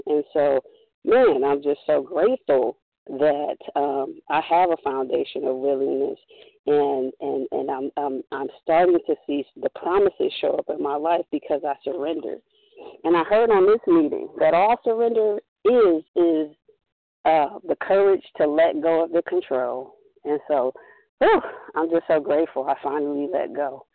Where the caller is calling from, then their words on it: California, United States; Peace, family. … in California.